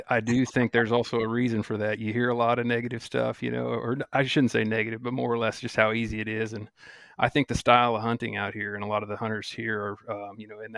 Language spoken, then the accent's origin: English; Kansas, United States; here from Kansas, and I've heard a lot about you guys